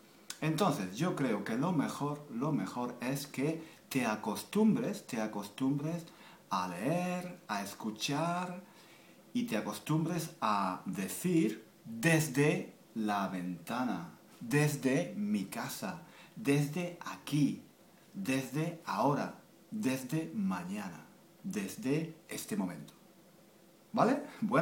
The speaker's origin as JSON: {"language": "Spanish", "country": "Spain", "said": "yo que soy profesor de español, que soy español"}